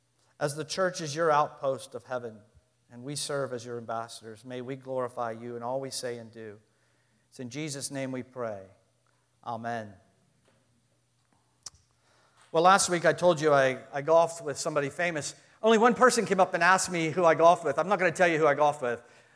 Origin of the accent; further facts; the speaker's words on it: Pittsburgh, Pennsylvania, United States; And I told her I was from Pittsburgh.